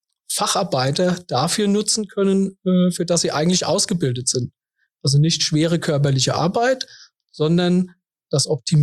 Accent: Kaiserslautern, Rhineland-Palatinate, Germany; Ich bin gebürtiger Kaiserslauterer. Das heißt, wir sitzen hier ganz in der Nähe des Instituts.

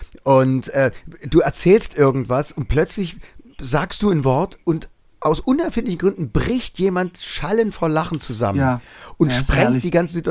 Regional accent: East Germany, Germany; Ich bin ja Ossi

